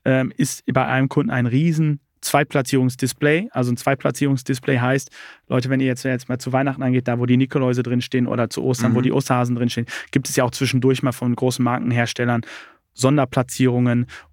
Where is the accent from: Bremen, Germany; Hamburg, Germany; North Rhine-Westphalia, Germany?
North Rhine-Westphalia, Germany; Dortmund; Ich bin Dortmunder Jung. Voll durch und durch.